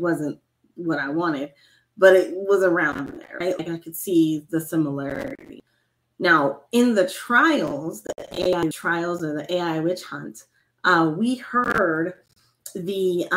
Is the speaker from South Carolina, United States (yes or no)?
no; Colorado, United States; I'm from Colorado and that ain't foreign to me.